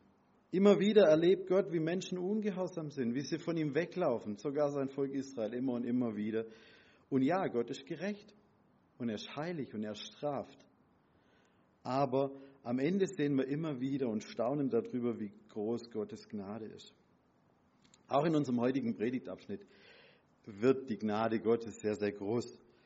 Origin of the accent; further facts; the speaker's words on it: Baden-Württemberg, Germany; now in Eichtal, Germany; Matthias Weller und ich, wir sind im gleichen Ort aufgewachsen, im Welsheimer Wald. Genau so 200 Meter voneinander weg. Mittlerweile komme ich aus Eichtal, bin da seit 10 Jahren gut Prediger beim Christusbund.